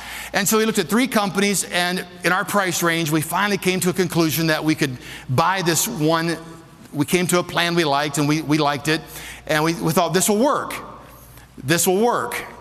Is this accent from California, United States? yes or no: no; Ohio, United States; It's just growing up in Ohio, they have big barns.